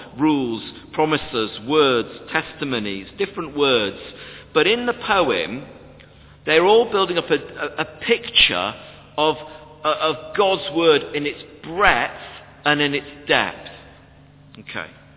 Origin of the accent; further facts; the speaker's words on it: Yorkshire and the Humber, United Kingdom; I'm from Yorkshire. And for being from Yorkshire, look, I just frankly don't do that sort of thing